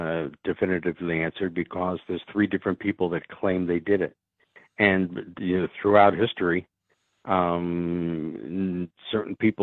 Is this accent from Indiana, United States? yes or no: no; Queens, New York, United States; you know, we're not really from New York City, but if you, you know, take it that way, you know, I grew up in Queens, which is, you know, sort of just outside New York City.